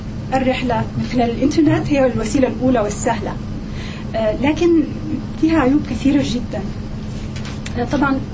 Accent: Egypt; أنا من مصر وبكتب الدكتوراه بتاعتي عن مصر

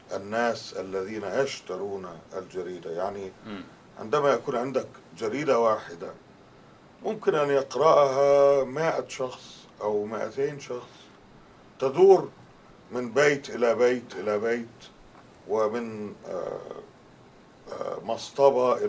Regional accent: Tanta, Gharbia, Egypt; وأنا نشأت في مدينة طنطا،

